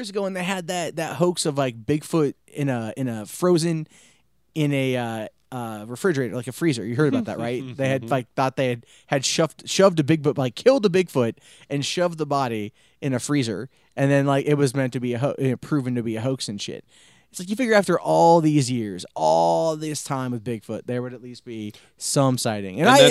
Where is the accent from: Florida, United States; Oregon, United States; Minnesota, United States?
Oregon, United States; God, that sounds like my home state.